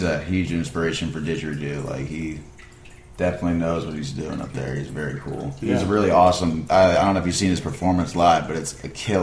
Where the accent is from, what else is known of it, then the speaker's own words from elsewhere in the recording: St. Charles, Missouri, United States; I'm from St. Charles, St. Louis area.